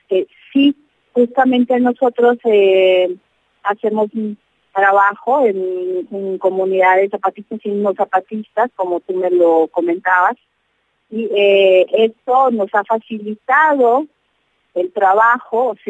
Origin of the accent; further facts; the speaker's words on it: Chiapas, Mexico; soy chiapaneca, también vengo de una situación pues bastante semejante.